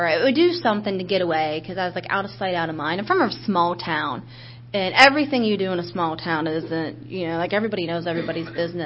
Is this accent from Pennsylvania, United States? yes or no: yes; Lewistown, Pennsylvania, United States; I grew up in Lewistown, Pennsylvania, and it was probably about a 2 hours and 45 minutes trip.